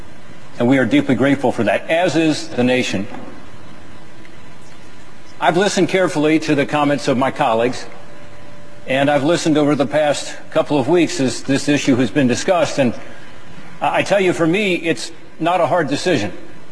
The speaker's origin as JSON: {"language": "English", "region": "Ohio", "country": "United States", "said": "some Democrats chose to object to the electors from my home state of Ohio after the 2004 elections"}